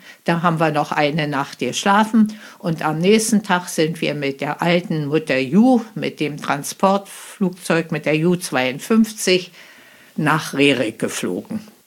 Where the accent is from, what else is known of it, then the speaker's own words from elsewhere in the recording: Pomeranian Voivodeship, Poland; moved away; Und haben dann auch sofort unsere Koffer gepackt und wollten zurück nach Pommern. Wir sind ja aus Pommern geflohen oder mussten fliehen.